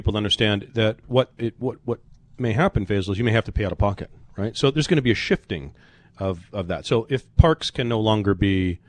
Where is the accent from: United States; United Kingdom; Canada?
Canada; And I hate saying that as a Canadian, but from an investment perspective